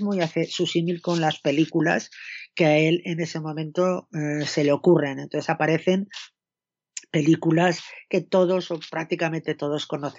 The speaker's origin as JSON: {"language": "Spanish", "town": "Barbastro", "region": "Aragon", "country": "Spain", "said": "porque la he hecho nacer allí. Es mi tierra, es la tierra de ella."}